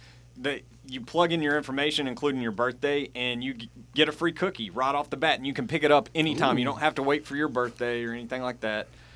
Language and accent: English; Powell, United States; I grew up in Powell.